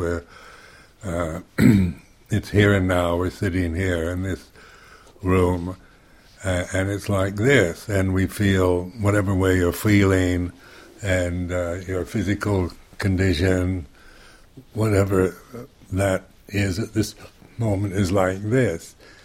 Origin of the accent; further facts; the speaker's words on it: United States; because being American, you are conditioned to, with ideals, you know, you're very idealistic